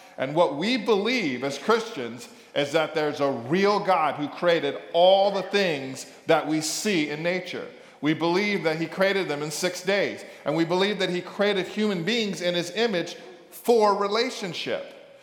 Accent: California, United States; now in Maryland, United States; So you gotta bear with me because I'm a Californian.

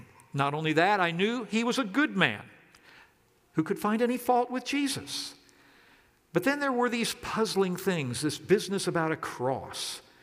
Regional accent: Silver Spring, Maryland, United States; Growing up in Silver Spring in the 50s and 60s, I didn't grow up in a religious home

